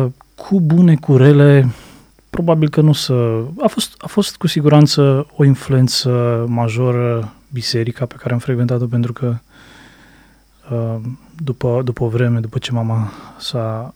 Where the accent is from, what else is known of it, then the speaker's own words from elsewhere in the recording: Zalău, Sălaj County, Romania; E un orășel mic, unul dintre cele mai mici orașe capitale de județ, reședință de județ.